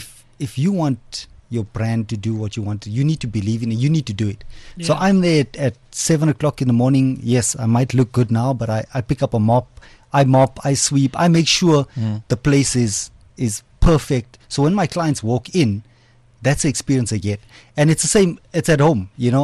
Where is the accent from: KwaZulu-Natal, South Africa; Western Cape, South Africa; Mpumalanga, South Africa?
Mpumalanga, South Africa; Nelspruit; one of the major turn points in my life was when I actually moved to Johannesburg to do my degree. So I'm a boy from Nelspruit all the way in Mpumalanga